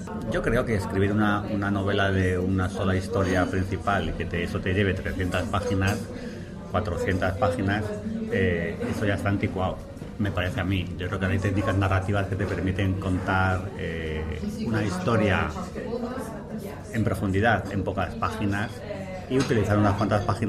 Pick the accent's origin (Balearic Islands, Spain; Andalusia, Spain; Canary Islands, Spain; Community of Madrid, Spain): Community of Madrid, Spain; Madrid; pero en Madrid, como yo soy de Madrid, pues lo tengo todo en la cabeza, no hay problema.